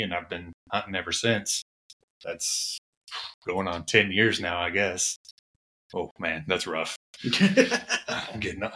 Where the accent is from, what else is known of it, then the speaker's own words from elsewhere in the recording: Texas, United States; I grew up here in North Texas